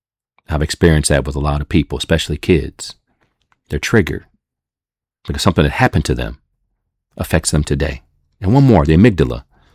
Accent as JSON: {"language": "English", "town": "Toledo", "region": "Ohio", "country": "United States", "tie": "born or raised there", "said": "Growing up in Toledo, Ohio, and my mom would put on some albums"}